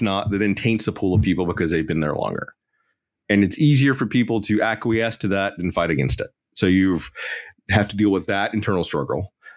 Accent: Alabama, United States; And growing up in Alabama, I also went to college in Auburn.

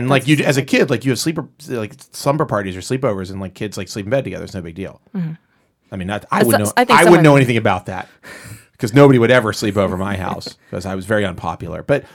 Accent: New York, United States; Ryan, you're from Long Island. I am from Long Island.

